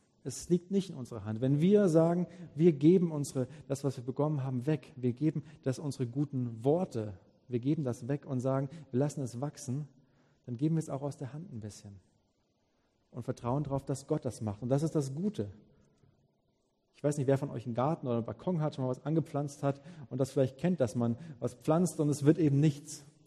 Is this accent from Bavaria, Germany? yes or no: yes; Bavaria, Germany; Ich komme ja aus dem Allgäu.